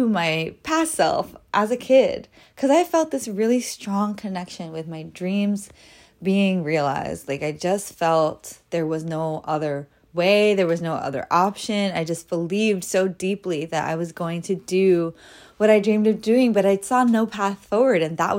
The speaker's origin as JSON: {"language": "English", "town": "Bronx", "region": "New York", "country": "United States", "tie": "born or raised there", "said": "Like, I grew up in the Bronx. My father had a sharp tongue."}